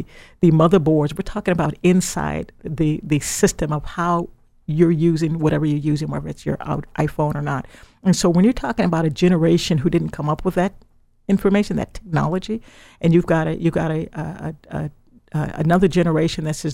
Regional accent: Midwest, United States; now in Silicon Valley, United States; I'm from the Midwest. So let me draw you a picture. The Midwest is not as tuned in to technology the way the Silicon Valley is.

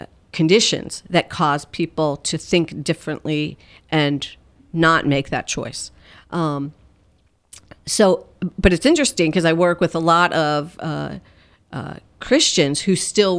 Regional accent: Pennsylvania, United States; I'm from Pennsylvania, so I went to Trinity High School. Shout out to Trinity.

